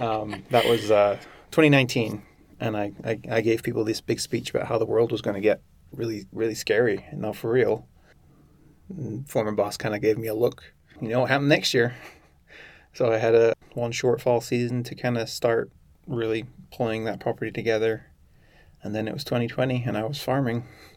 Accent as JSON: {"language": "English", "region": "South Carolina", "country": "United States", "tie": "born there", "said": "I was born in South Carolina, so first generation American."}